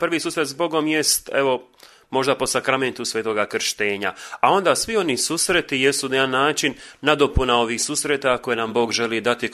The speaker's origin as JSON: {"language": "Croatian", "town": "Žeževica", "region": "Split-Dalmatia County", "country": "Croatia", "tie": "born or raised there", "said": "rodom sam iz Žeževice, za vaše slušatelje koji ovdje žive na ovom području, možda malo bolje da približim, dakle, mjesto koje sada pripada općini Šestanovac, nekada je bila to općina Omiš"}